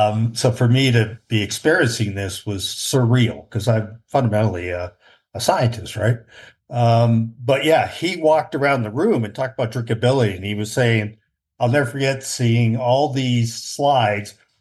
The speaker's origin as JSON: {"language": "English", "town": "Toronto", "region": "Ontario", "country": "Canada", "tie": "born or raised there", "said": "I grew up in Toronto, right?"}